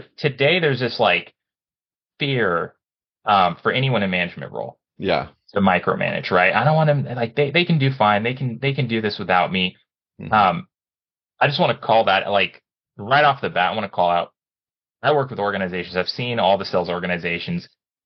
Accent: Corvallis, Oregon, United States; I grew up in Corvallis, Oregon. So I've been an Oregonian, from the beginning.

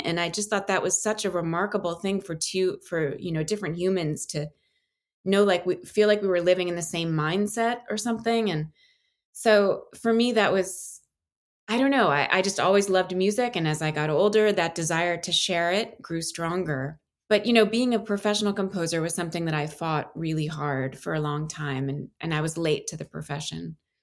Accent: New Jersey, United States; So I grew up in New Jersey.

